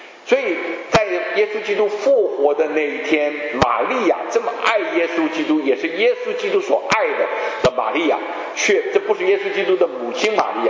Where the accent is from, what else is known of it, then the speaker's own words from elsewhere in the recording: Jiangsu-Zhejiang, China; 啊，以我们江浙人的话，这是实在是很沉得住气